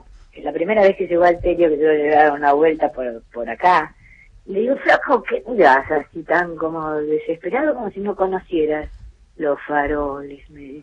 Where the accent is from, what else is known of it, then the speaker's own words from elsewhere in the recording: Argentina; Pero somos todos argentinos.